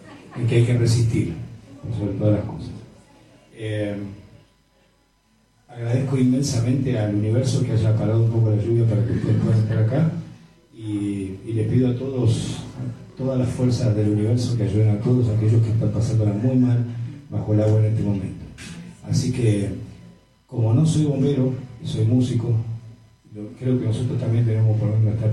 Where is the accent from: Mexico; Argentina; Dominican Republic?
Argentina; que es lo que nos caracteriza como pueblo argentino